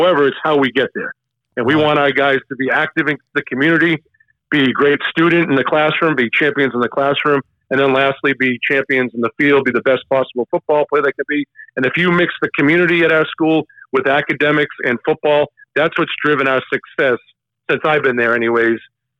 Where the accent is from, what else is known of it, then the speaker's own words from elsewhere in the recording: Natick, Massachusetts, United States; And I'm like I said, I'm from Massachusetts, Natick, Massachusetts, and yeah, we'll go. You know, the family will go down and to the North End and get great Italian food